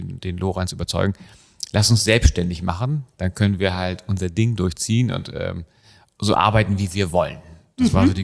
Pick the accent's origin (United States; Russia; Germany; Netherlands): Germany; Hamburg; wir sind in Hamburg aufgewachsen